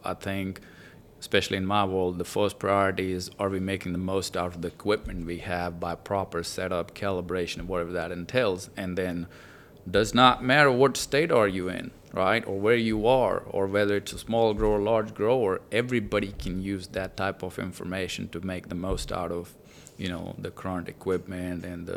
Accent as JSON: {"language": "English", "country": "India", "lives_now": "United States", "said": "But, I'm not from Wiregrass, but I'm from India."}